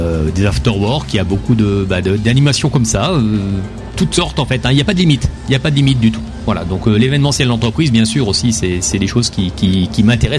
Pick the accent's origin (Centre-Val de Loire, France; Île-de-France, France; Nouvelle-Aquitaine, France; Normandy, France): Nouvelle-Aquitaine, France; parce que je viens de Charente-Maritime